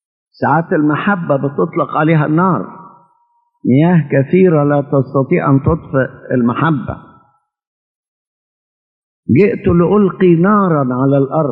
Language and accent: Arabic; Upper Egypt, Egypt; لزمن قريب عندنا في الصعيد كنا بالشكل دي